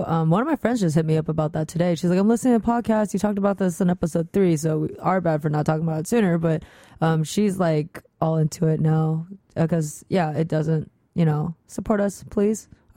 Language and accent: English; United States; Ignorant American. It's okay, I can pull that card.